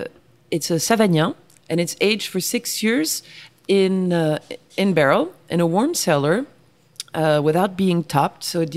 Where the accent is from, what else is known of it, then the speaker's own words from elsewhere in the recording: France; accent: French; English is a second language; You know, if I go with my French accent to Italy, they're going to sell me like onion scraps.